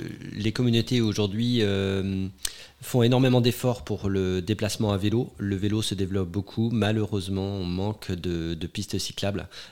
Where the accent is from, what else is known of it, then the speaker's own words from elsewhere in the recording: Pays de la Loire, France; je suis d'origine de Vendée, donc terre de sport, hein, terre de vélo. Et j'avais la chance, Chantonnay, on est à une vingtaine de kilomètres de la forêt de Mervent